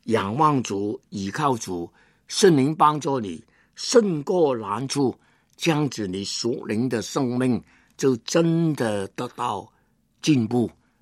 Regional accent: China; 作为一个中国人，活在中国当中

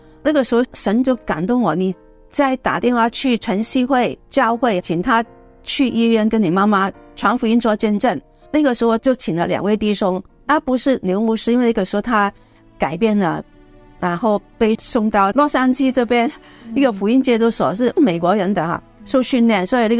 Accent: Hong Kong; 因为我自己从小在香港嘛，所以从小就是幼稚园、小学、中学都在天主教、基督教。

